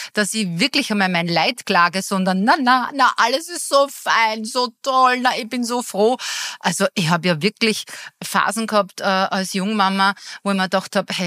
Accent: Austria; Bei uns in Österreich

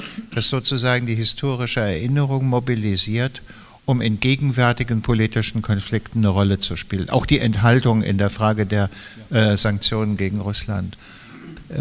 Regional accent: Hesse, Germany; now in Berlin, Germany; das in München zu sagen, als Hesse und Wahlberliner.

